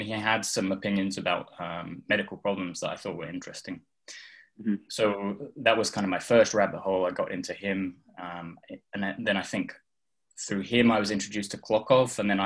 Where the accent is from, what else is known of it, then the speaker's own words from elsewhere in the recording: England, United Kingdom; obviously I'm English, but I went over there to study